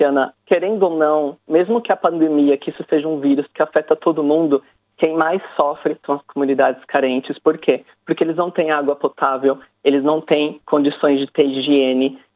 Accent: São Paulo, Brazil; now in Australia; Eu me tornei muito mais brasileiro aqui na Austrália do que no Brasil, porque eu sou do interior de São Paulo, então eu nunca tive esse contato muito próximo com o samba.

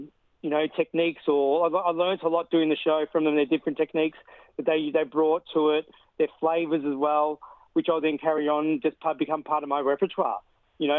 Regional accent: Australia; born there; I am an Aussie-born, half Anglo-Indian, half Italian. So my Indian repertoire has been very specific to my dad's region where he came from Madras

